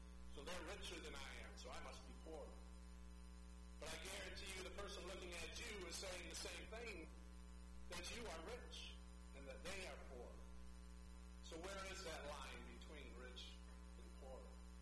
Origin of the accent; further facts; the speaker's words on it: United States; As an American, we already have a day we celebrate no king.